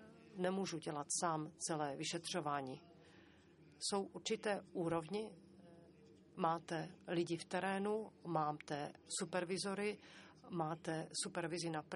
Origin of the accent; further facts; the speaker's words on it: United States; já jsem vyrostl v Americe, mám rád Ameriku